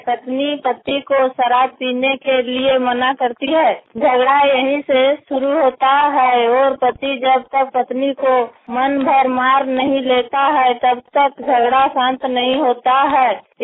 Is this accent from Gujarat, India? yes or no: no; Dumri, Jharkhand, India; Jharkhand mobile वाणी के लिए … डुमरी गिरिडीह से।